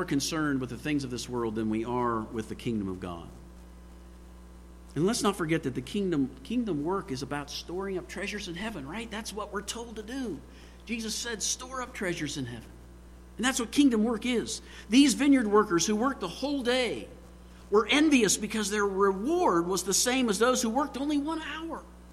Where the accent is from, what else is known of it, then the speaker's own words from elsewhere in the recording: Martins Ferry, Ohio, United States; I worked for an architect in my hometown of Martins Ferry for a while after I graduated from Ohio State.